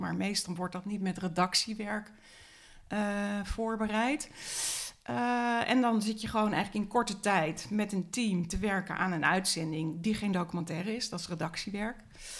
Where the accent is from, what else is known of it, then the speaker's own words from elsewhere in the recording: The Hague, South Holland, Netherlands; Den Haag, bij gewoon een heel normaal gezinnetje. Heel saai, maar wel met een heel samengestelde familie.